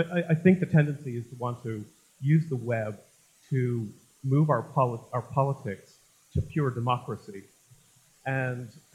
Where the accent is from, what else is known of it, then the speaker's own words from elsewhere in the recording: Ireland; moved away as an adult; now in United States; as an Irishman who's been living in the South for 20 years